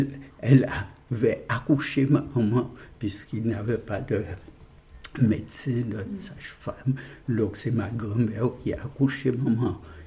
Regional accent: Saint-Claude, Guadeloupe; born there; Je suis né le 16-10-33 à Mourin-Saint-Claude, section de Mourin.

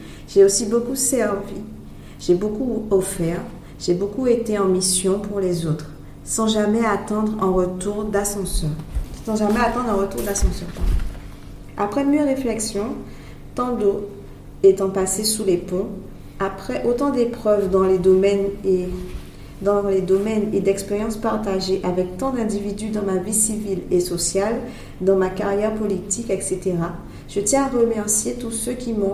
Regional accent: Morne-à-l'Eau, Guadeloupe, France; Non. Je suis guadeloupéen et surtout mornalien.

